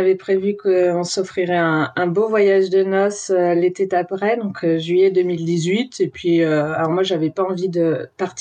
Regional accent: Lyon, Auvergne-Rhône-Alpes, France; also born or lived in Paris region; je suis née en région parisienne, mais j'habite à côté de Lyon depuis que j'ai 3 ans, donc je me considère lyonnaise.

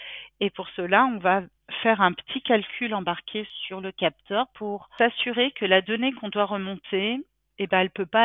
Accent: Bourgogne-Franche-Comté, France; Déjà parce que je viens du monde rural, hein. Moi je viens du Charolais en fait. Et dans ma famille, il y a des éleveurs de vaches charolaises

